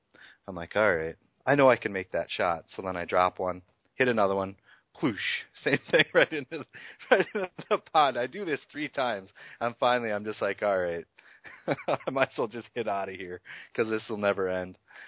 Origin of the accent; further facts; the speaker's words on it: Wisconsin, United States; Dude, I'm from Wisconsin. I'm built for cold weather.